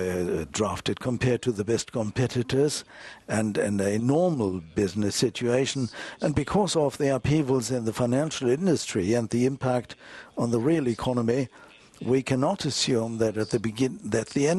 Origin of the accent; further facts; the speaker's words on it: Russia; I come from Russia.